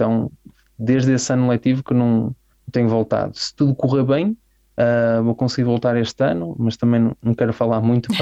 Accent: Braga, Portugal; moved away; volto a Portugal e começo a ouvir o português mesmo, especialmente chego a Braga e começo a ouvir o meu sotaque, sinto-me em casa, mais à vontade.

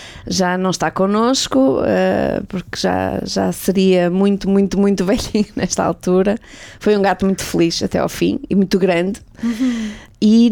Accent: Portugal; Como boa portuguesa, não é?

